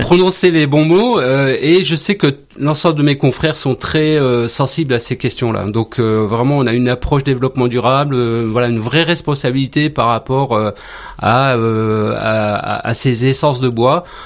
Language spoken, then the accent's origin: French; Grand Est, France; La croix de Lorraine, ça évoque beaucoup de choses parce que je suis lorrain, hein, donc ça me parle.